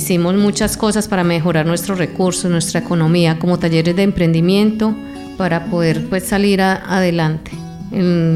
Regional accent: Envigado, Antioquia, Colombia; born there; nací en Envigado, cerca de la ciudad de Medellín, en el año de 1963.

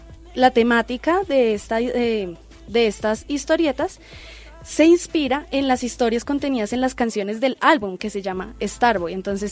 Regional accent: Colombia; y nosotros como colombianos somos responsables de esa, de ese olvido que se le da a ciertas cosas.

